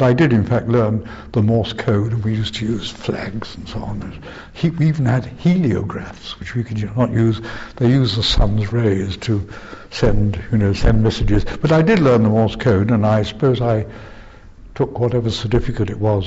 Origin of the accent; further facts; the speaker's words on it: Stoke Newington, London, United Kingdom; born there; Yes, I was born in Stoke Newington, which is in North London, on the 10th of March 1920.